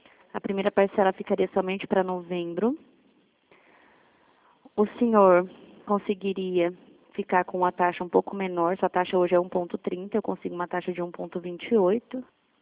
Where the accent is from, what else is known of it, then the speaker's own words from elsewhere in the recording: Dourados, Mato Grosso do Sul, Brazil; Eu sou de Dourados